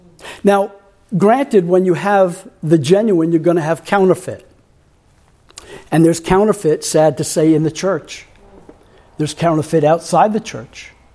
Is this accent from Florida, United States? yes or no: yes; Florida, United States; And we grew up in Florida, which is mostly sand